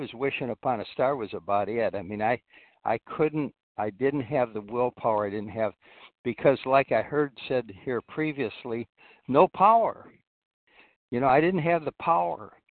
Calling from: Florida, United States; Well, I'm calling from Florida. Sunny Southwest Florida

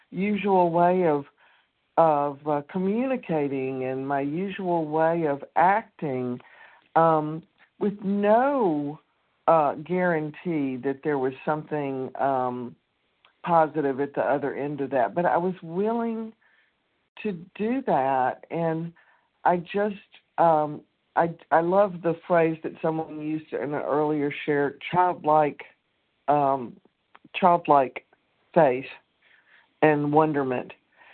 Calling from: Nashville, Tennessee, United States; Good morning. … from Nashville, Tennessee.

